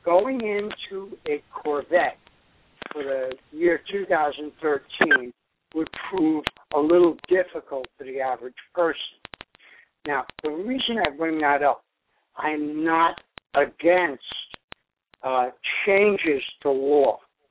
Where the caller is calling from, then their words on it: New York, United States; on, and I'm over in New York.